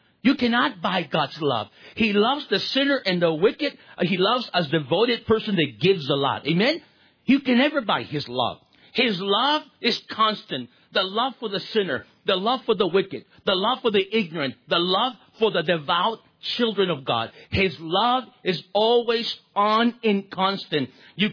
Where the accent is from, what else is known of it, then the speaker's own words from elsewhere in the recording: California, United States; And I'm a California. I'm from California.